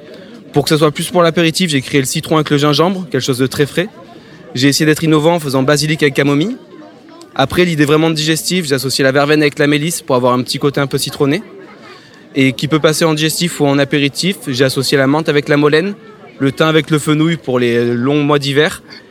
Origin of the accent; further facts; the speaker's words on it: Saint-Pierre-de-Mézoargues, Provence-Alpes-Côte d'Azur, France; Donc je suis de Saint-Pierre-de-Mézoargues. C'est un petit village situé entre Valabrègue et Boulbon.